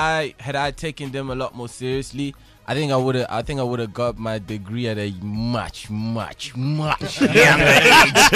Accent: Yeovil, South West England, United Kingdom; growing up, we grew up in Yeovil, by the way.

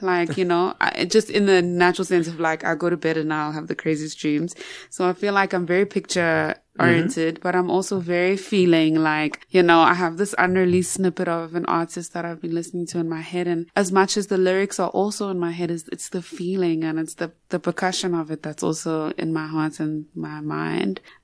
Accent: Durban, KwaZulu-Natal, South Africa; I love to go home. I'm from Durban.

